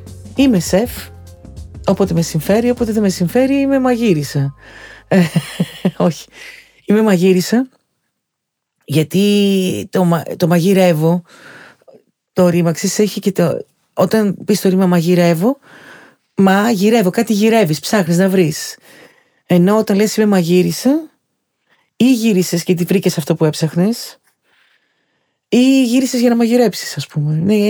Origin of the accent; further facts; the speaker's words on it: Kalamata, Peloponnese, Greece; Έχω μεγαλώσει στην αγορά όμως, στην Καλαμάτα. Γεννήθηκα και μεγάλωσα στην Καλαμάτα.